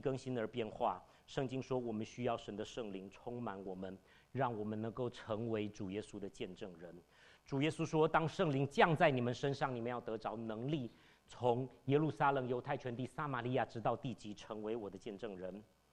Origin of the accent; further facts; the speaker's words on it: Taipei, Taiwan; moved away as an adult; now in United States; 去台北灵粮堂聚会了7年，然后待在美国的时候，我来美国21年了。在美国的时候，我去了 Independent Baptist， 我去了是浸信会，在那里聚会5年。后来我搬到北卡 North Carolina， Greensboro North Carolina。